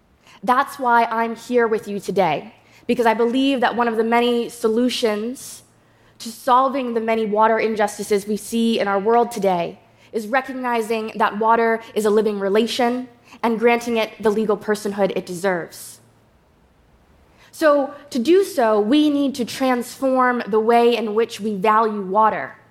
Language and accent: English; New York, United States; Hello, good day, everyone. I'm from the Shinnecock Nation.